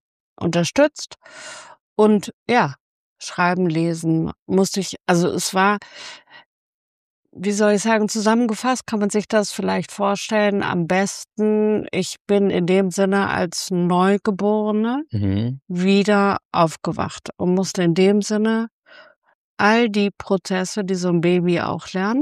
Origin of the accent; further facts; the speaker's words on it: North Rhine-Westphalia, Germany; ich bin im Lippischen groß geworden.